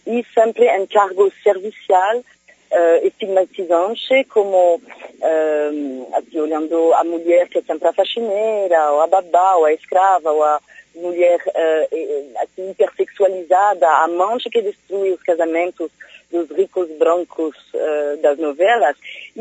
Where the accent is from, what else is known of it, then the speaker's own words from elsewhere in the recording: France; Portuguese is a second language; now in Brazil; eu, como negra, como francesa